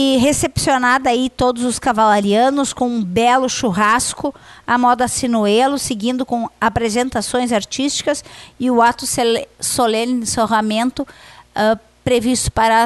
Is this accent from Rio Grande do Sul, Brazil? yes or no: yes; Rio Grande do Sul, Brazil; ah, eu sou gaúcho, eu não só moro no Rio Grande, mas eu cultivo as tradições aí do meu pago.